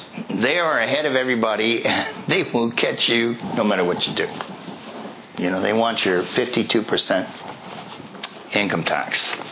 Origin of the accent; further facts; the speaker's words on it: Canada; now in United States; I'm born and raised in Canada and live most of my life in the U.S.